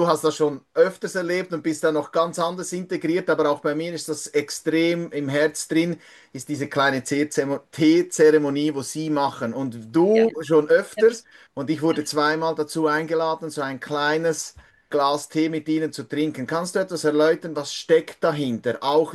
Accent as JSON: {"language": "German", "country": "Switzerland", "said": "du kommst so als Schweizer da in diese ganz fremde Welt hinein"}